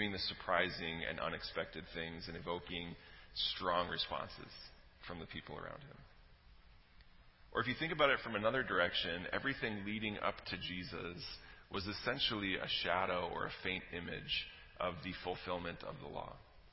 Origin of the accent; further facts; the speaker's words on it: Chicago, Illinois, United States; Or growing up in Chicago, in the 1990s, that meant Michael Jordan, right?